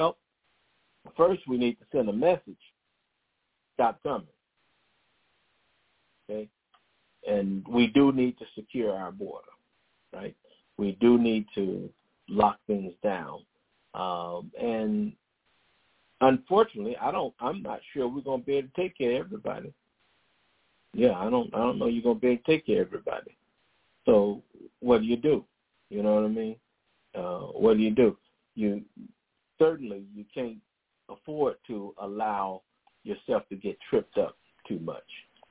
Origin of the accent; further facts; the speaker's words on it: Chicago, Illinois, United States; I'm originally from Chicago and I still got family there.